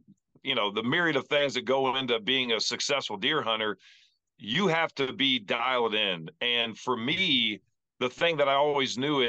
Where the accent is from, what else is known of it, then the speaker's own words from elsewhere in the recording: Greenville, Ohio, United States; You know, I grew up in West Central Ohio, a little town of Greenville.